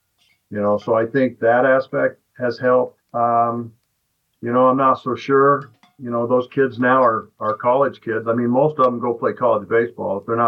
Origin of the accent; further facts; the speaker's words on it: Moscow, Idaho, United States; You know, I grew up in Northern Idaho, played high school baseball and in similar weather to this. We used to sneak down to, I was from Moscow, so we used to sneak down to Lewiston, 33 miles away, and it was the, you know, the Sun Belt of Idaho.